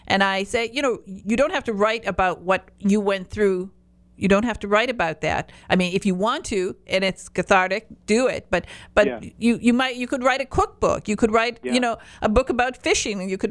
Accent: Michigan, United States; now in Florida, United States; Although I'm now in Florida, but I'm from, you know, the Upper Peninsula of Michigan, and of course, we're trout fishers.

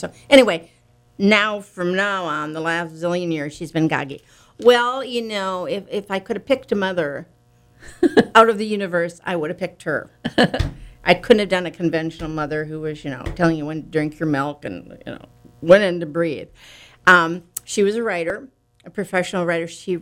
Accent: Minneapolis, Minnesota, United States; I was raised in Minneapolis

